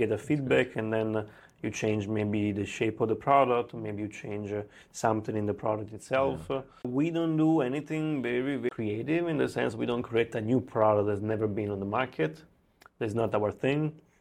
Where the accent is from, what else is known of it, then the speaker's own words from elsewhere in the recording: Italy; moved away as an adult; also born or lived in China; now in Indonesia; I'm from Italy. At the moment, we both live in Bali.